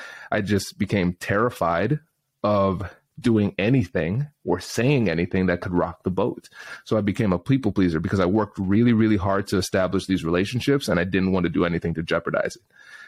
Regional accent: Tiffin, Ohio, United States; growing up in Tiffin, Ohio, as a black man, a black male, growing up in Tiffin, Ohio, there were challenges because most people did not look like me. My family's from the Caribbean originally.

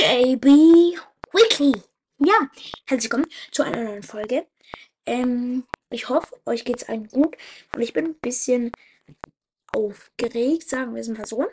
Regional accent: Germany; Ich komme aus Germany und habe derzeit einen Follower.

